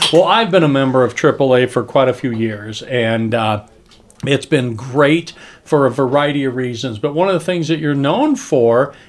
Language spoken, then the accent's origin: English; Colorado, United States; I was born and raised in Colorado. And I always say I need to do the Colorado tour because there's so many parts of Colorado I haven't seen.